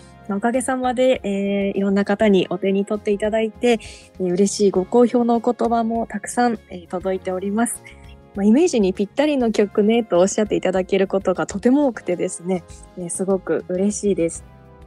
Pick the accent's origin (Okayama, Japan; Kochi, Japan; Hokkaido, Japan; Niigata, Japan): Hokkaido, Japan; このコーナーは北海道出身どさんこの … が毎月一つ皆さんに北海道弁をお伝えするコーナーです。